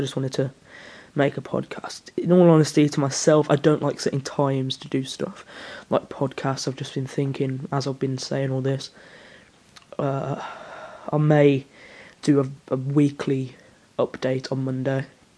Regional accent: West Midlands, United Kingdom; accent: Brummie; I'm so brummy, sorry. Real laugh, like, you know, I can't help my accent.

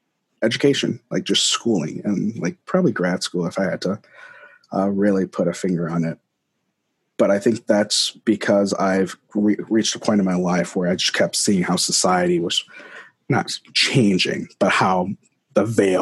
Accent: United States; born there; But like, I was born in America. I was not born in Africa.

